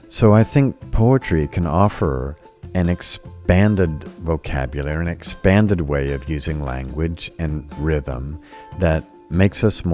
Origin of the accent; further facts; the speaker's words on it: California, United States; born there; I was born in California and went to grad school in San Francisco and always wanted to come back here.